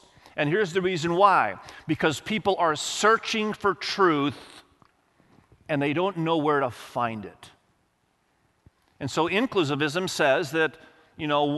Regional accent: Indonesia; moved away as an adult; I grew up in Indonesia until I was almost 20 years of age, even though my parents were with me. I mean, there were Muslims all around me and there were some Christians all around us.

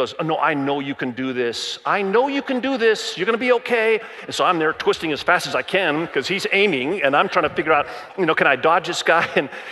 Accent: Zion, Illinois, United States; I went back to my hometown, Zion, Illinois. I graduated from Zion, Illinois, high school, Zion Benton High School there in Zion, Illinois.

